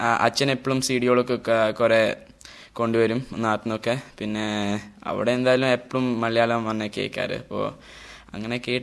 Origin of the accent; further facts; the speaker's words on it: Himachal Pradesh, India; also born or lived in Hyderabad; കേരളയില് ഒട്ടുമില്ല, പറഞ്ഞ അവിടെ വെക്കേഷന് മാത്രമേ പോയിട്ടുള്ളൂ. ഹൈദരാബാദിലാണ് ജനിച്ച്, പിന്നെ ഹിമാചലിലോട്ടിലേക്കാണ് മാറിയത്.